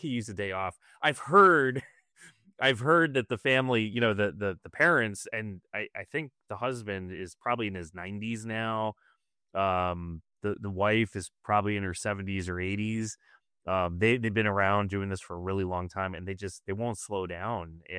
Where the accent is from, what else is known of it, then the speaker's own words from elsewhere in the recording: Sayreville, New Jersey, United States; also born or lived in New York City; So I grew up, I'm originally from New York City, but grew up in Sayreville, New Jersey, which is kind of just across from Staten Island, New York